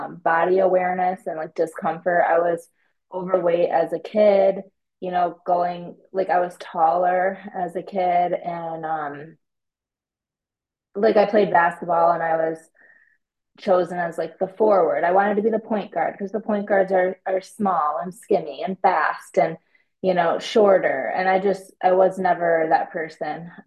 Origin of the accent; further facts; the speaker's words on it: Michigan, United States; now in California, United States; I grew up in Michigan, which is in the Midwest of the US.